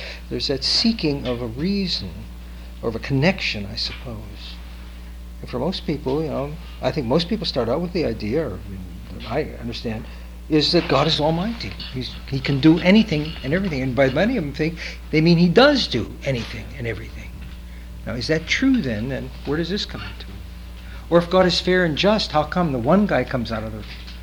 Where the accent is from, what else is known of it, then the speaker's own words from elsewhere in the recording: Missouri, United States; I came from Missouri, and I hung around with people who believe too much.